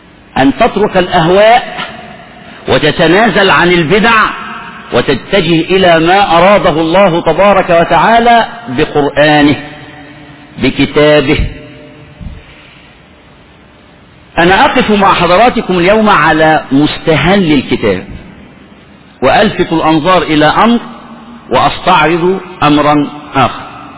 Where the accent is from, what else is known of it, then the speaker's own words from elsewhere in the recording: Egypt; التربية والتعليم رضي الله عنها وأرضاها عندنا في مصر علمت الناس كده